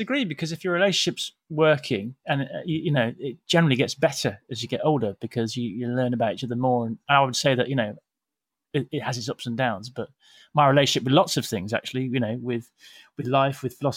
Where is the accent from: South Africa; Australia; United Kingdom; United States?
United Kingdom; Uttoxeter, West Midlands; Yeah, well, Staffordshire. I'm from a little place called Uttoxeter, actually.